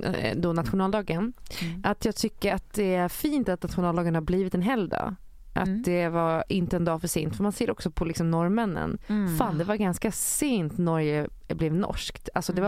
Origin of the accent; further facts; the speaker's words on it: Gotland, Sweden; eftersom jag är från Gotland och bor där på sommaren